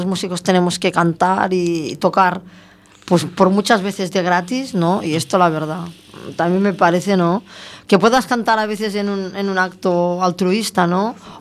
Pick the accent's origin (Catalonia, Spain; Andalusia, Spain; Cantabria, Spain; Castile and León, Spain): Catalonia, Spain; Barcelona; now in Galicia, Spain; En Barcelona, claro, sí, es que yo soy de Barcelona.